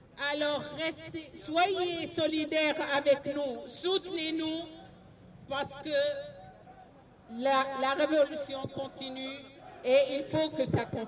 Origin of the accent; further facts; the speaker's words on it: Jisrin, Rif Dimashq, Syria; Je suis de Jesrin, de Al-Ghouta orientale.